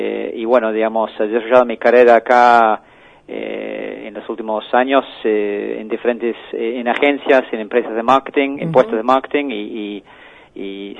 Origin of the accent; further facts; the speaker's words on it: Ireland; Spanish is a second language; now in Argentina; soy irlandés, nombre y apellido complicado por ahí